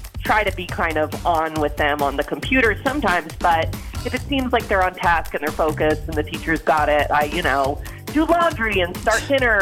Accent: Madison, Wisconsin, United States; I'm from Madison.

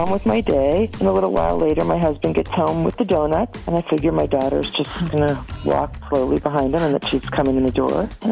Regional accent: Madison, Wisconsin, United States; I'm from Madison

